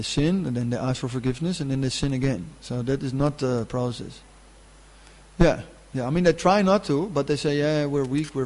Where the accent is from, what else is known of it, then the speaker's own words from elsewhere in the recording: Netherlands; you know, we're from Holland, you know, and we know dikes. You know, if you need dikes, you call the Dutch, and we make dikes for you.